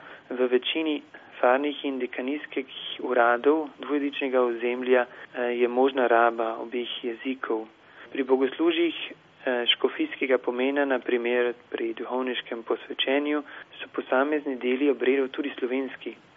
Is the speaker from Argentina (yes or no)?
no; Carinthia, Austria; Mislim, da imamo ravno manjše narodne skupnosti, kot tudi Slovenci, dejansko v cerkvi domovino, da smo tudi priznani in bi tukaj res rekel, da smo tukaj na Koroškem